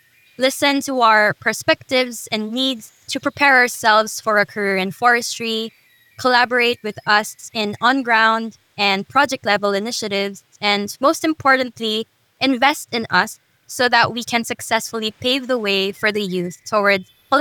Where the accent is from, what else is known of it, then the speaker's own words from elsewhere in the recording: Philippines; from the Philippines